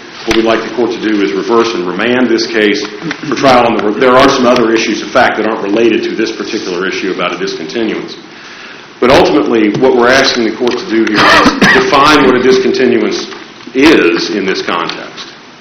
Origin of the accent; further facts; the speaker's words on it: Kentucky, United States; Now, counsel, I'm from Kentucky